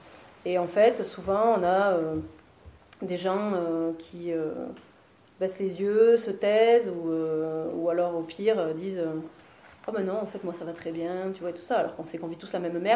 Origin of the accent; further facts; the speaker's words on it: Pau, Nouvelle-Aquitaine, France; moi, je suis pas paysanne d'origine. Enfin, mes parents n'étaient pas paysans, mais quand même, je suis de Pau